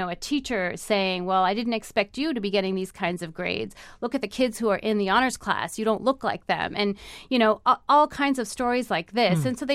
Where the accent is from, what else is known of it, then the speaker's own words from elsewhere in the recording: United States; also born or lived in United Kingdom; One is that I was based in the UK. I was on the faculty at the University of London at the time. I'm from the United States.